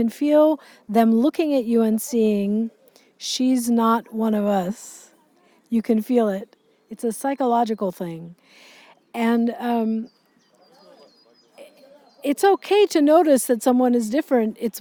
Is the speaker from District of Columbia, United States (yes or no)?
no; California, United States; You know, I grew up in the United States, which is an entirely different story. I grew up in a very, very diverse area of California.